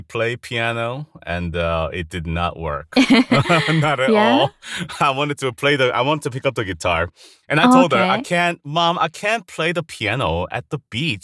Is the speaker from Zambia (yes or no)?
no; South Korea; now in United States; and I'm from Korea, working in America, in Korean.